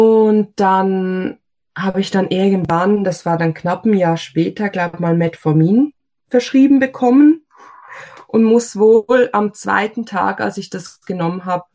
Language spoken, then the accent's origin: German; Switzerland; also born or lived in Germany; now in Olten, Switzerland; Ich komme aus der Schweiz, wie man wahrscheinlich ziemlich gut hören kann. Bin in Deutschland geboren, aber dann recht jung in die Schweiz gekommen. Ich wohne mit meinem Mann zusammen in der Nähe von Olten